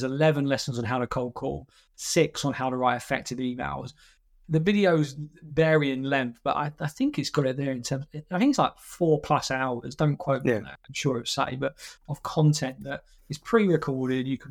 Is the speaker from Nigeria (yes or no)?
no; East of England, United Kingdom; because I'm from Essex